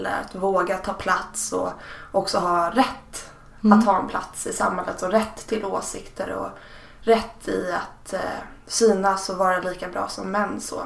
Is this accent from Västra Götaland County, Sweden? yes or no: no; Stockholm, Stockholm County, Sweden; Jag är uppvuxen i Stockholms innerstad.